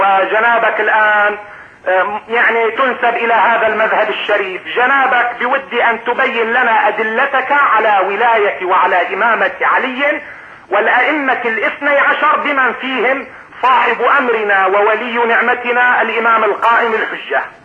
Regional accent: Baalbek, Baalbek-Hermel, Lebanon; أنا من لبنان من بعلبك

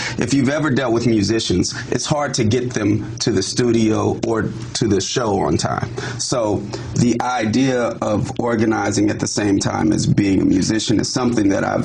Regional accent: Oakland, California, United States; when I talk to people in Oakland and throughout my time growing up in Oakland

